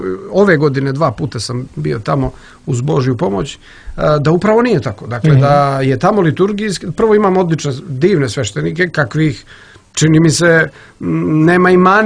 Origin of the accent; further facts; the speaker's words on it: Montenegro; ja dolazim iz Crne Gore, pa i ovdje je liturgijski život